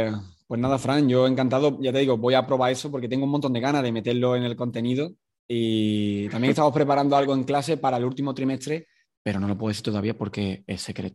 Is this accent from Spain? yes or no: yes; Utrera, Andalusia, Spain; yo soy de Utrera.